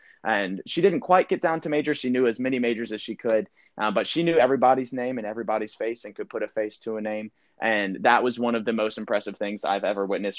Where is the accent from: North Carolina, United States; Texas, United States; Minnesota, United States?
North Carolina, United States; Charlotte; I'm from Charlotte, all this stuff.